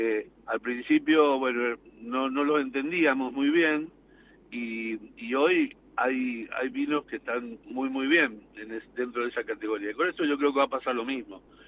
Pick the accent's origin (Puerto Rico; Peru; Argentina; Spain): Argentina; la verdad que como argentinos me parece que está muy bien lo que hemos hecho acá